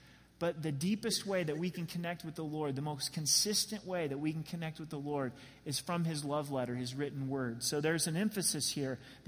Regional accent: Colorado, United States; they're like, hey, where are you from? I'm like, I'm from Colorado, you know?

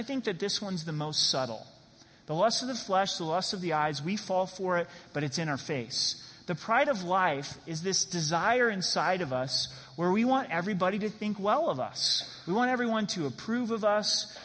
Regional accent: Oregon, United States; now in Colorado, United States; maybe because I grew up in Oregon and green grass is kind of rare in Colorado, right?

